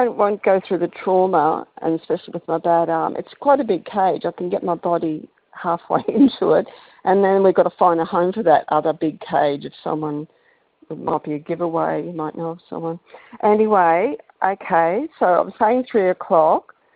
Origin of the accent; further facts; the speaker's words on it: Brisbane, Queensland, Australia; I come from Brisbane